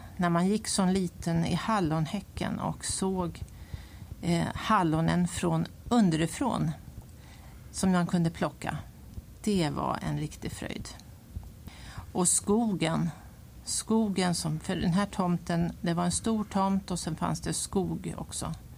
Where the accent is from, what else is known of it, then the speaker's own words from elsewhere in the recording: Tyresö, Stockholm County, Sweden; Men det hela började med att jag föddes då på Gimmersta på Prästgårdsvägen 9 i Tyresö 1951. Jag bodde i ett gult hus.